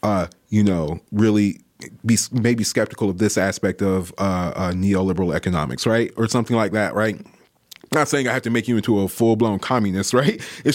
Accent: Georgia, United States; I'm from Georgia. I lived there for the first 18 years of my life, very much Republican, even though it's changing now.

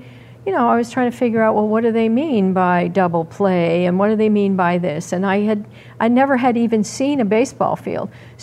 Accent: Massachusetts, United States; I come from the Boston area, so of course my team is the Boston Red Sox.

